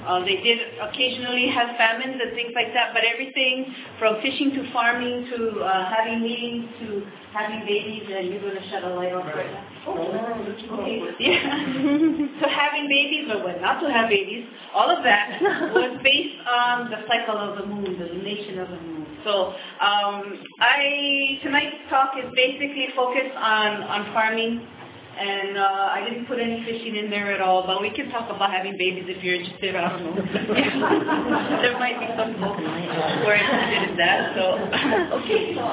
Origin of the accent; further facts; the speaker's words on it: Maui, Hawaii, United States; I come from the island of Maui, born and raised on Maui, actually.